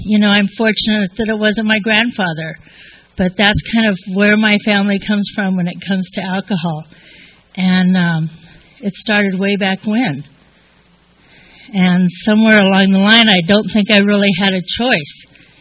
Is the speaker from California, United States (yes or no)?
yes; Ramona, California, United States; I was raised up in Ramona